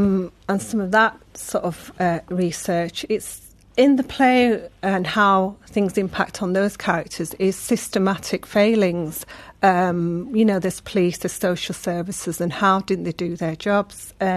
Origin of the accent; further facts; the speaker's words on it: England, United Kingdom; as I am a British Pakistani woman who's from those northern towns